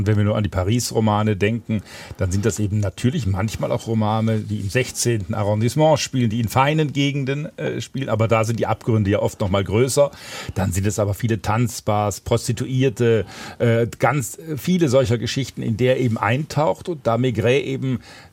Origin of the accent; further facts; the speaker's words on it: Baden-Württemberg, Germany; Ich komme ja aus Schwaben